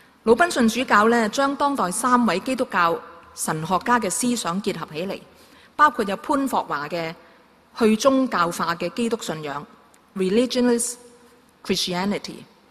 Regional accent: Hong Kong; born there; 我在香港出世的，可能很小個的時候呢已經是嘗過貧窮的滋味

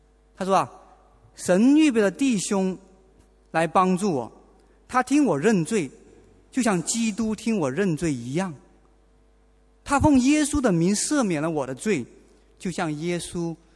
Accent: China; 一般来讲呢，我们中国人呢是很怕当面对质的

